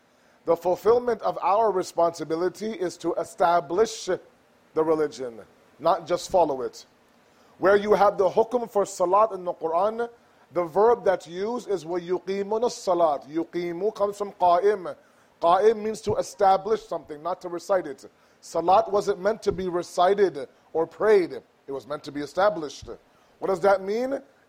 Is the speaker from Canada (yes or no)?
yes; Canada; We are not Muslims living in Canada, guys. We are Canadian Muslims.